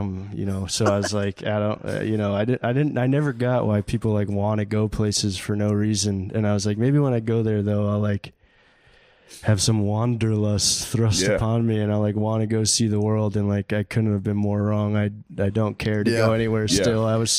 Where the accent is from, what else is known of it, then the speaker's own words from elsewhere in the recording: United States; I was just like, I'm American.